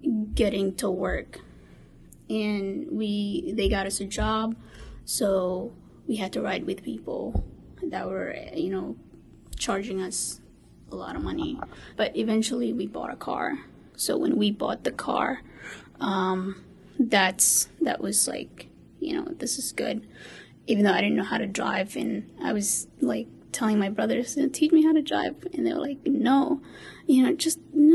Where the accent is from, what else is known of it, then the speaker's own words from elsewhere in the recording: Somalia; English is a second language; now in United States; I am originally from Somalia, and I've lived in the United States for 12 years.